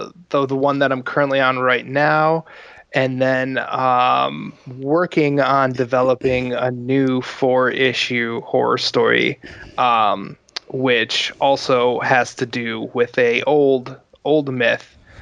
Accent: Milwaukee, Wisconsin, United States; I grew up in Milwaukee, which is about an hour, 20 minutes north of C2E2.

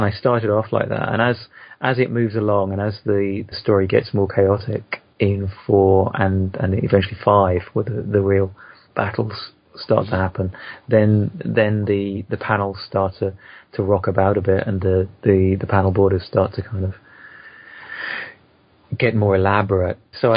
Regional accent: United Kingdom; Oh, well, I'm a Brit, you see, from a certain, you know, time

